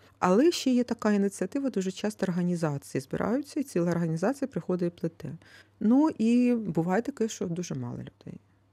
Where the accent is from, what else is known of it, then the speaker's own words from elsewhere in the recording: Kryvyi Rih, Dnipropetrovsk Oblast, Ukraine; Тому що я з Кривого Рогу